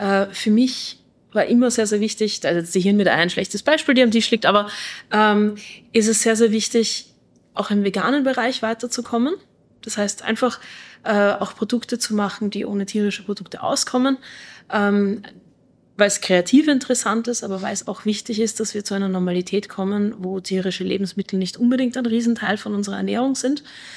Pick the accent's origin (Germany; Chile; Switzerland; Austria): Austria; da sind wir Österreicher doch sehr ähnlich.